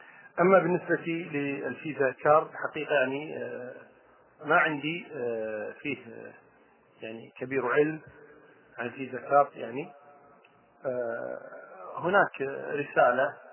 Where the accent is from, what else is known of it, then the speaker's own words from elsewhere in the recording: Kuwait; يعني احيانا في بعض البلاد مثلا عندنا في الكويت مثلا هنا